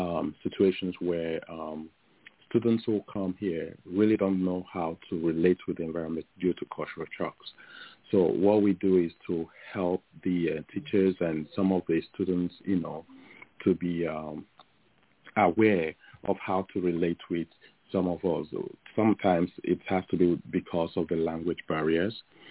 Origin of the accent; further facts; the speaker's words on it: Lagos, Nigeria; also born or lived in Kogi State; But I grew up in Lagos